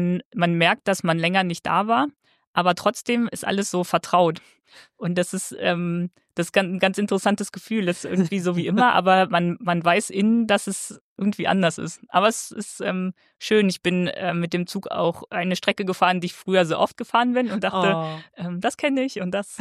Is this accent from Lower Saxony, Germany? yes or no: yes; Braunschweig, Lower Saxony, Germany; Ich komme gebürtig aus Braunschweig und in Braunschweig hätte es auch Lebensmittelchemie gegeben.